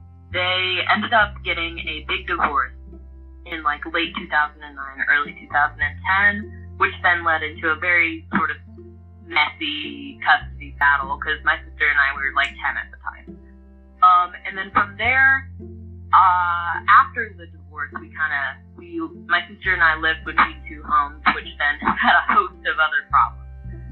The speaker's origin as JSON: {"language": "English", "town": "Franklin", "region": "Tennessee", "country": "United States", "said": "I am from Franklin, Tennessee originally"}